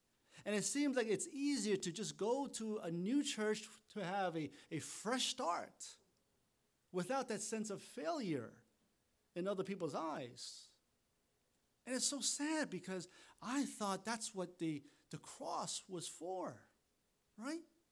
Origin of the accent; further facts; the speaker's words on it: Taiwan; now in New York City, United States; growing up in Taiwan as a kid, and as a toddler, going to kindergarten